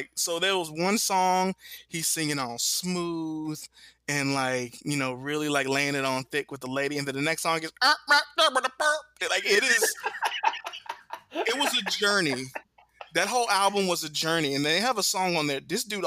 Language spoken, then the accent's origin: English; Dallas, Texas, United States; So I was growing up in Dallas, Texas at the time.